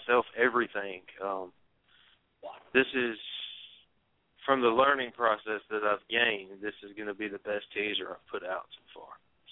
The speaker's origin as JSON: {"language": "English", "town": "Martinsville", "region": "Virginia", "country": "United States", "said": "Martinsville, Virginia."}